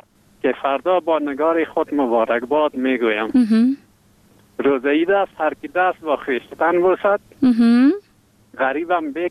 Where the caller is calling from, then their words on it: Parwan, Afghanistan; د پروان ولایت نه